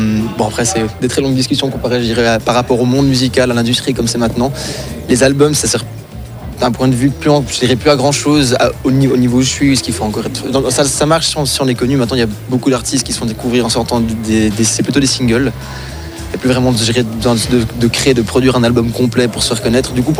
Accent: Brittany, France; now in Switzerland; je ne suis pas du Locle, moi, je suis breton à la base, mais du coup, je vis au Val-de-Ruz depuis quand même très longtemps

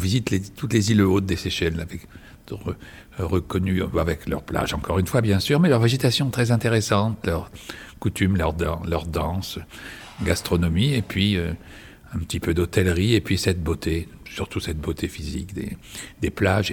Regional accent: Madagascar; born there; also born or lived in Saint-Pierre-et-Miquelon; Ah ben toujours, je suis né dans une île. Je suis né à Madagascar, d'un père né dans une île en Corse. J'ai vécu à Saint-Pierre-et-Miquelon.

